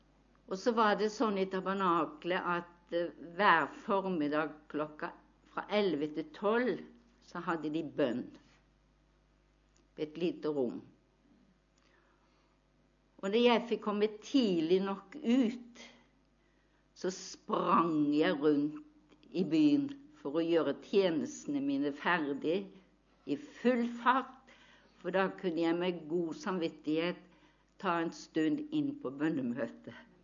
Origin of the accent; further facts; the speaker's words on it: Bergen, Vestland, Norway; moved away; Som dere hører, så er ikke jeg østlending. Jeg kommer fra Bergen.